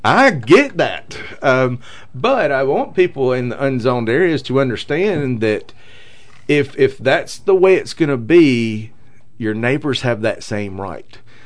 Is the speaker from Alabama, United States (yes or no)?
yes; Gadsden, Alabama, United States; I'm from Gadsden, Alabama.